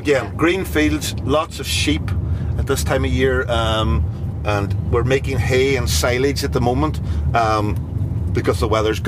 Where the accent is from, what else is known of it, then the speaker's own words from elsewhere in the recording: Malin Head, Ulster, Ireland; I was born and reared in Malinhead all my days. I've worked away for a small amount of time, but most of my life I was born and reared in the most northerly pub in Ireland.